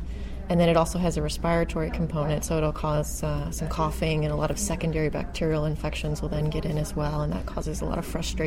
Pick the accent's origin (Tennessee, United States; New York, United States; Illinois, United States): Illinois, United States; I grew up outside Chicago, and I did my undergrad at University of Illinois